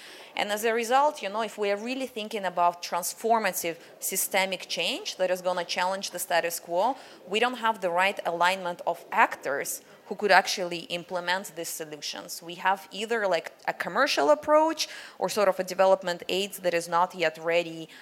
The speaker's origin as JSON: {"language": "English", "country": "Kyrgyzstan", "said": "So I'm originally from Kyrgyzstan. And in Kyrgyzstan, we're famous for felt, production of felt and carpets and hats you may have seen."}